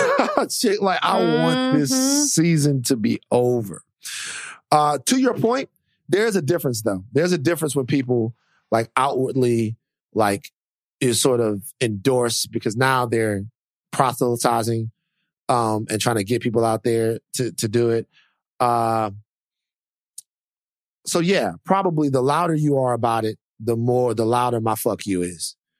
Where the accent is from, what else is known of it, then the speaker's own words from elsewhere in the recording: Louisiana, United States; You're from Texas. You lived in Florida. I'm from Louisiana.